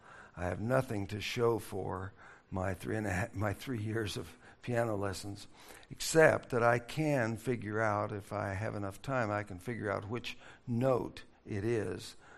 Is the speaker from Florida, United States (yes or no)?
no; Nebraska, United States; moved away as an adult; also born or lived in Colorado; But we're not really Floridians. She grew up in Minnesota. I grew up in Nebraska. We spent most of our adult lives in and around Colorado, Denver, Colorado.